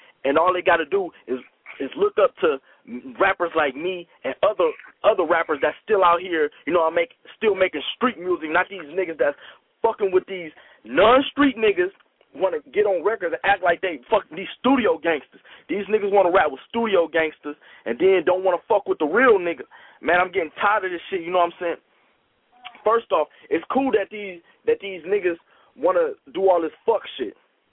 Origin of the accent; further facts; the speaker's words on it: Detroit, Michigan, United States; I'm from Detroit, Michigan. Our thing is, nigga, you respect it or check it.